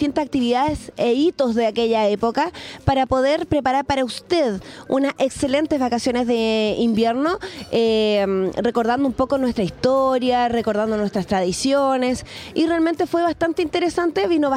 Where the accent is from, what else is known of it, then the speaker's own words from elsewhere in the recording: Caldera, Atacama, Chile; para todos los que somos de Caldera